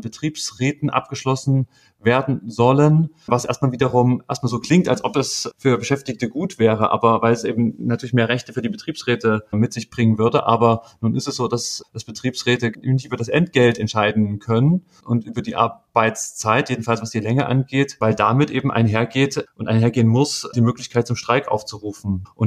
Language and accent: German; Riesa, Saxony, Germany; der letzte Wahlparteitag in meiner Heimatstadt Riesa